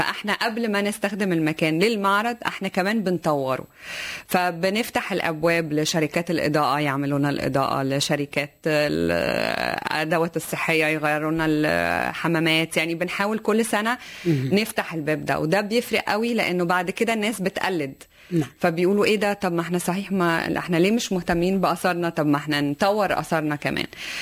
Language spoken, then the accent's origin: Arabic; Egypt; فبنتيح الفرصة لمئات من الطلبة المصريين يستفيدوا بخبرات عالمية في بلدنا مصر.